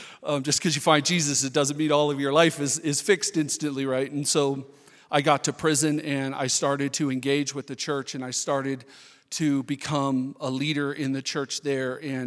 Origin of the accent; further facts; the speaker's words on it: Orlando, Florida, United States; born there; I was born in Orlando, Florida, 2 days before Roe v. Wade was passed.